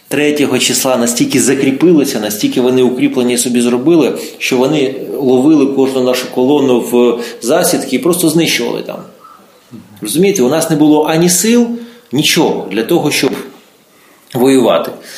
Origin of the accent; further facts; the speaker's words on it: Kherson, Kherson Oblast, Ukraine; Я сам з Херсона